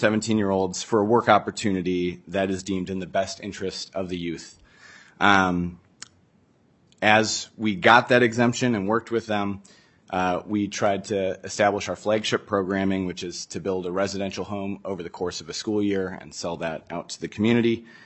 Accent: Minneapolis, Minnesota, United States; the first expansion site of this programming in my hometown of Minneapolis.

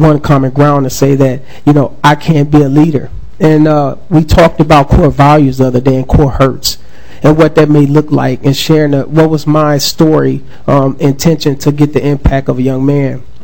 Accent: Minneapolis, Minnesota, United States; For myself, as I'm a Northside resident, I grew up in North Minneapolis.

